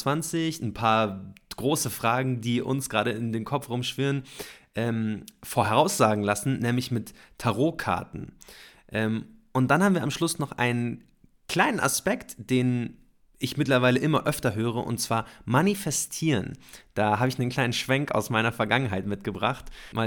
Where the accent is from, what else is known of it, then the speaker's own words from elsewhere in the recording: Munich, Bavaria, Germany; Wir kommen beide ursprünglich aus München und wir haben beide sogenannten Migrationshintergrund.